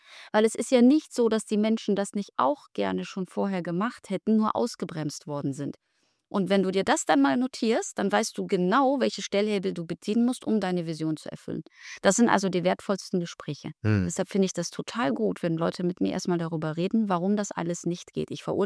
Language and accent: German; Gdańsk, Pomeranian Voivodeship, Poland; born there; ich bin ja auch Hanseatin, geboren in Danzig aber, ne?